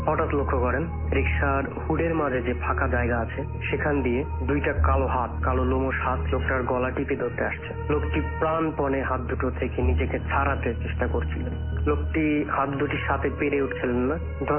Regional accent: India; now in Bangladesh; আমার শৈশব ও কৈশোর ভারতবর্ষে কেটেছে।

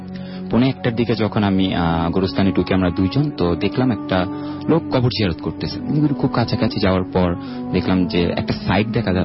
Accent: Fatullah, Dhaka Division, Bangladesh; নারায়ণগঞ্জ ফতুল্লা লালপুর থেকে এসেছি।

